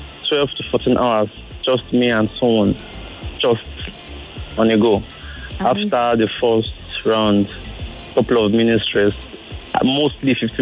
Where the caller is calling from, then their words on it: Ikorodu, Lagos, Nigeria; I'm calling from Ikorodu.